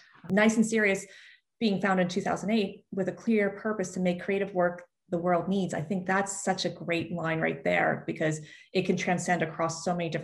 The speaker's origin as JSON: {"language": "English", "region": "Vermont", "country": "United States", "said": "Ben & Jerry's, a favorite of mine because it's my home state, from my home state"}